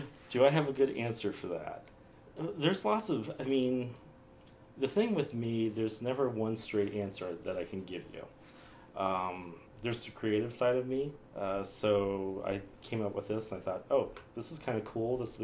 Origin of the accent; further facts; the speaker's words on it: Firestone Park, Ohio, United States; So I grew up in Firestone Park.